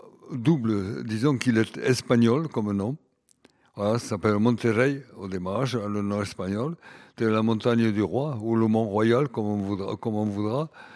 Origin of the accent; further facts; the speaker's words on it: Carbonne, Occitanie, France; born there; c'est là que je suis né, ici dans la région, je suis né à Carbonne, à Carbonne, dans la Haute-Garonne.